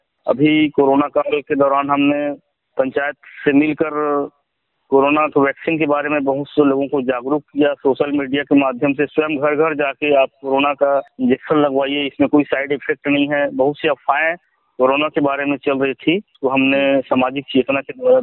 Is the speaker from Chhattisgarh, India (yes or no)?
yes; Chhattisgarh, India; मेरा गांव वैसे जिला मुख्यालय राजनांदगांव से 16 किलोमीटर और दुर्ग जिला मुख्यालय से 22 किलोमीटर के बीचों बीच है।